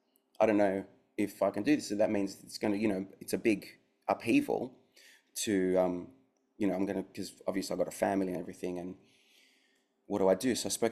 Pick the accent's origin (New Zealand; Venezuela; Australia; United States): Australia; Obviously, so I grew up in Australia. I'm Australian, and the film was a massive thing.